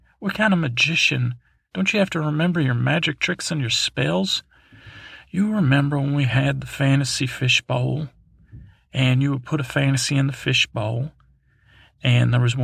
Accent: the South, United States; I did not feel comfortable as a Southerner, portraying a Southerner as a victim

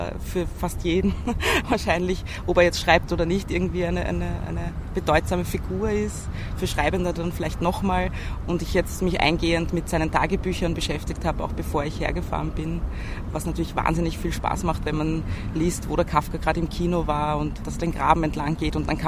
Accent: Lower Austria, Austria; weil ich bin ja im Weinviertel aufgewachsen, also im nördlichen Niederösterreich.

